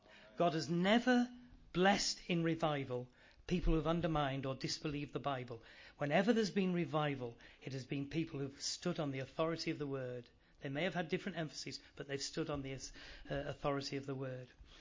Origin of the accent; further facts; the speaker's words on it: Yorkshire and the Humber, United Kingdom; Well, of course, being a Yorkshireman, very, very bright, I was able to turn very quickly to the platform.